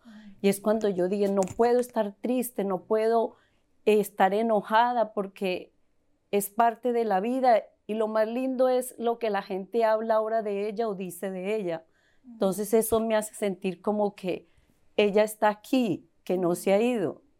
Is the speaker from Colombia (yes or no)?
yes; Colombia; Mi familia vinimos de Colombia tratando de buscar un mejor futuro